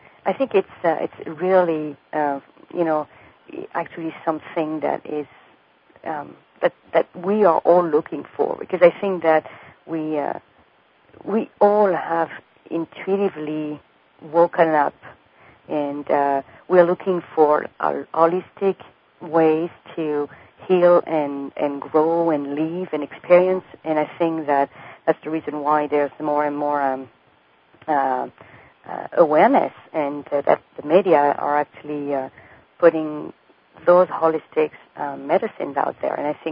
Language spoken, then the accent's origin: English; France; I come from France